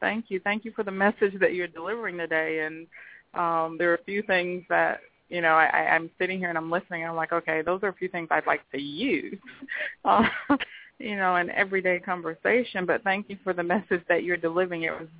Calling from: Fort Lauderdale, Florida, United States; I'm calling from Fort Lauderdale.

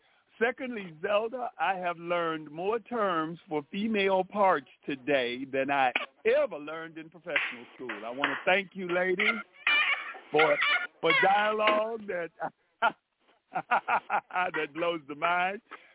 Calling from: Maywood, Illinois, United States; Good morning, Z. … calling from Maywood, Illinois.

